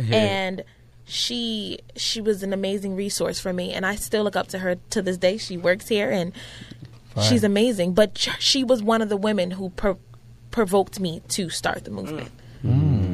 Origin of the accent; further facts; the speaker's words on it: Bridgeport, Connecticut, United States; I grew up in Bridgeport, Connecticut.